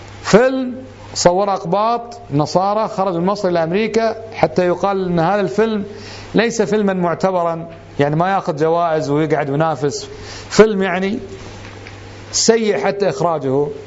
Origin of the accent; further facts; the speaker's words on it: Kuwait; طبعا احنا كويتيين مديوس ببطننا مشردين